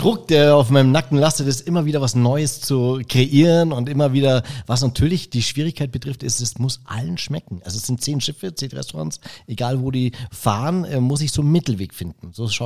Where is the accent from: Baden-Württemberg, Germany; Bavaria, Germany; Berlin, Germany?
Bavaria, Germany; Eching; Ich komme aus der Gegend. Also ich bin aus in der Nähe von Eching, also bei Freising, also im Prinzip lokal sozusagen. Ich bin jetzt eine halbe Stunde von hier entfernt.